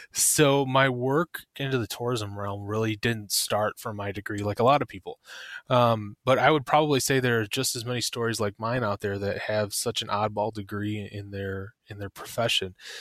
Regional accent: Michigan, United States; And I would say that in all of my travels, my favorite place is right here in my home state.

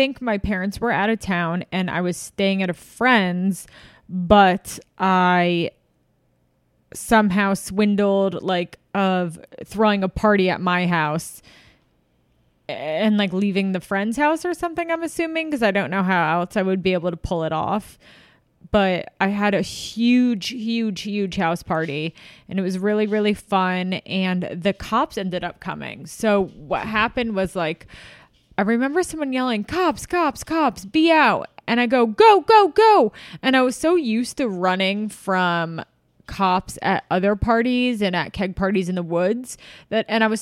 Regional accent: Irvington, New York, United States; I grew up in Westchester in Irvington, but my house was in Tarrytown.

